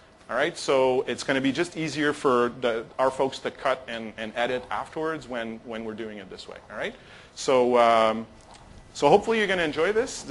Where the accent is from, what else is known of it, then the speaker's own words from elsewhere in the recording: Montreal, Quebec, Canada; because we're from Montreal